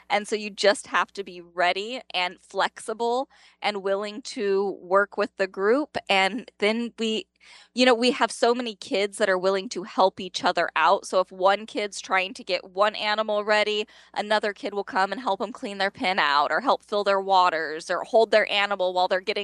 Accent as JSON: {"language": "English", "town": "Bakersfield", "region": "California", "country": "United States", "tie": "born or raised there", "said": "I grew up in Bakersfield, where it's all agriculture and oil fields."}